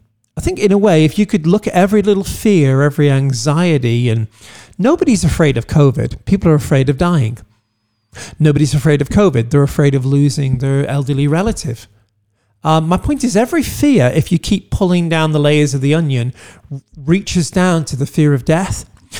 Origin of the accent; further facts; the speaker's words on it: United Kingdom; now in United States; I'm a Brit living here.